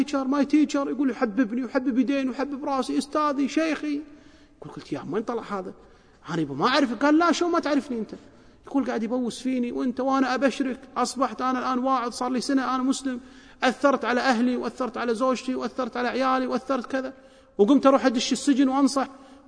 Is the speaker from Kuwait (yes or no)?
yes; Kuwait; عندنا في الكويت